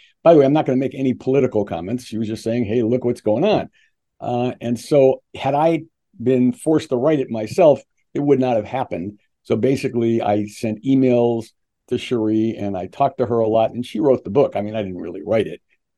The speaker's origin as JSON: {"language": "English", "region": "Ohio", "country": "United States", "moved": "as an adult", "said": "And since I was from Ohio, my family had moved to LA when I graduated from high school."}